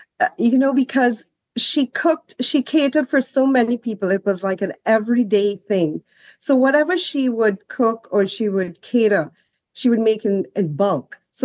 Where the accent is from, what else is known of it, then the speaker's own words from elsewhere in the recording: Trinidad & Tobago; now in United States; growing up in Trinidad and Tobago, it's tropical fruits that I'm dealing with in Trinidad and Tobago. So I come into this whole new world here in the United States of America.